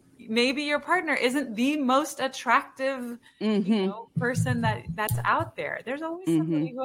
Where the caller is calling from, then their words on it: Houston, Texas, United States; I'm in Houston.